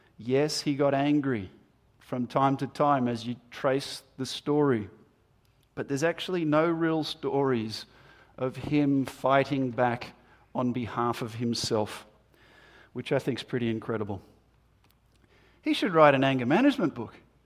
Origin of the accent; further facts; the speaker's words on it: Terrey Hills, New South Wales, Australia; when I grew up in Terry Hills on a farm with chooks and stuff